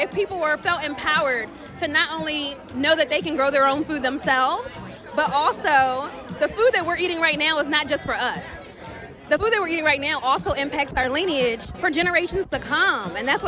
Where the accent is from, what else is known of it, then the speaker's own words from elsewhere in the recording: Philadelphia, Pennsylvania, United States; I'm from Germantown, so when I walk up and down, so when I walk up and down my Germantown Avenue, starting in Germantown, and you hit Mount Airy, and then you hit Chestnut Hill